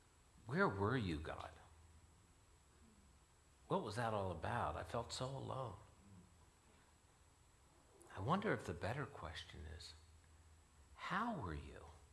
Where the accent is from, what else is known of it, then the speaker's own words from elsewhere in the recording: Pennsylvania, United States; I grew up in Pennsylvania, and he was in Boston